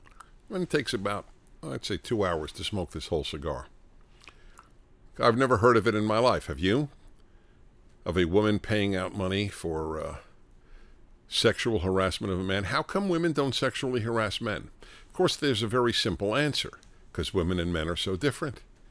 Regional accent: New York City, New York, United States; I grew up in New York City, and I had a ticket for $1 because they gave tickets to high school students for $1.

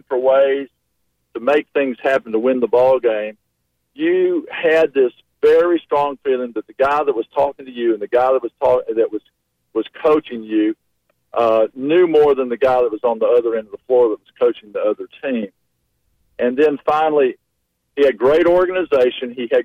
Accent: Memphis, Tennessee, United States; I was from Memphis. And even though Steve Shaw and I weren't from, you know, from the state, we were from, might as well have been from, as far as being from border states. I was just across the river.

